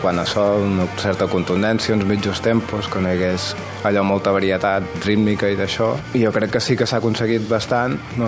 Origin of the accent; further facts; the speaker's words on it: Manlleu, Catalonia, Spain; som de Manlleu, Plana de Vic, zona de boira